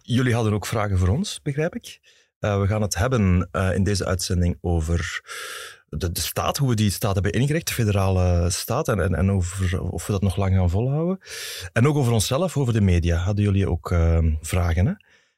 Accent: Flanders, Belgium; now in Brussels, Belgium; als bewoner, als Vlaming

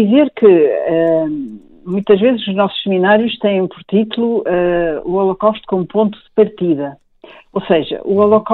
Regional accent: Lisbon, Portugal; born there; eu nasci em Lisboa. Os meus pais, quer dizer, vieram separadamente, cada um em tempos diferentes.

